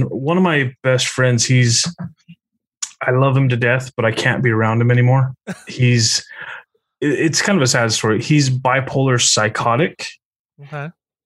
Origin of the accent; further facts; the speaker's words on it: Utah, United States; I'm from Utah, where I didn't even start drinking beer until I was like 30, you know?